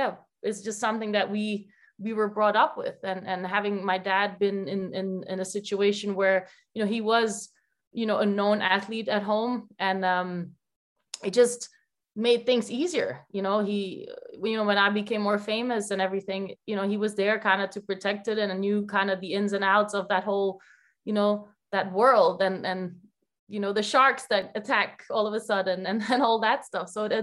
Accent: Belgium; English is a second language; moved away as an adult; I'm from Belgium. I never moved out of Belgium until last year.

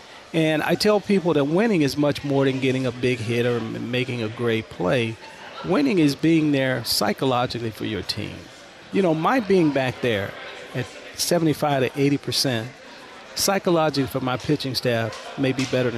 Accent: Los Angeles, California, United States; I'm going to tell you. I grew up in Los Angeles, and I had, you know, I had a chance to watch, as Mike Ball slipping in, I had a chance to watch Koufax.

